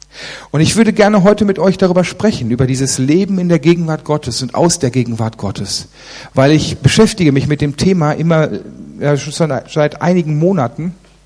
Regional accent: Germany; also ich fühle mich, obwohl ich ungarischer Abstammung bin, aber ich fühle mich sehr, sehr deutsch. Ich bin auch sehr deutsch, ich bin auch in Deutschland schon geboren.

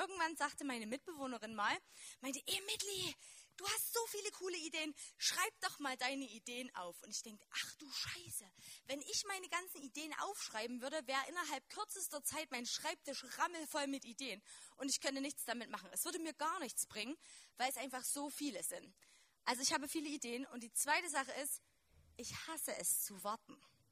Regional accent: Chemnitz, Saxony, Germany; accent: Saxon; ich komme aus Chemnitz.

